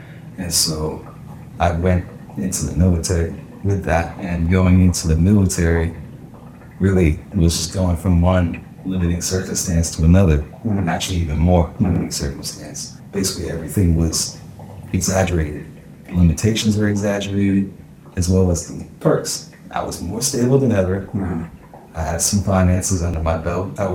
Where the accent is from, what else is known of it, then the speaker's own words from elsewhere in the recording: Tampa, Florida, United States; also born or lived in England; I grew up really everywhere, but I was born in England. We moved around quite a few years until my parents got divorced. My mom took my younger brother and I. We settled in Tampa, Florida for about 11 years until I joined the military myself.